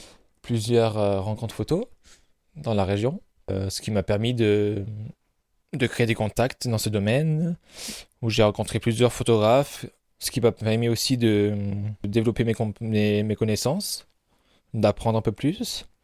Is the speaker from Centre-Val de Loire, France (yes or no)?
no; Briançon, Provence-Alpes-Côte d'Azur, France; je suis né à Briançon, j'ai toujours vécu donc ici, à part pour mes études où j'ai un petit peu bougé à Gap et à Aix. Et après, je suis revenu ici